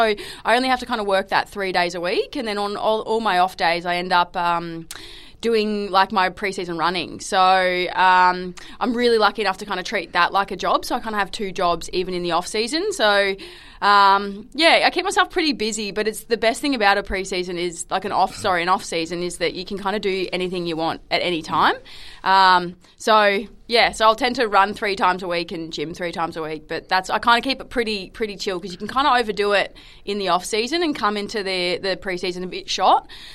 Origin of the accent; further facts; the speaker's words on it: Ballarat, Victoria, Australia; I think I'm originally from Ballarat, so there's probably a reason why I moved up north, because Ballarat's freezing.